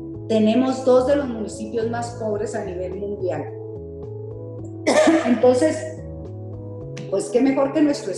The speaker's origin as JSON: {"language": "Spanish", "region": "Chihuahua", "country": "Mexico", "said": "Vamos a devolverles la esperanza de que somos hermanos, que somos de Chihuahua y que estamos trabajando juntos."}